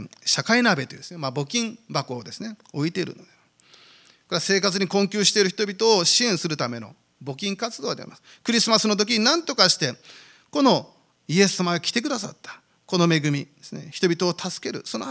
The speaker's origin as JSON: {"language": "Japanese", "country": "South Korea", "second_language": "Japanese", "said": "私は韓国人ですけれども、キムチは食べません。"}